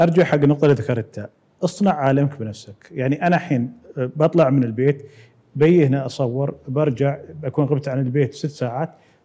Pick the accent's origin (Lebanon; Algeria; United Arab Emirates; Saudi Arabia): United Arab Emirates; خاصة إحنا كمجتمع إماراتي كنا مجتمع يعني منفتح ومتعايش ومتحاب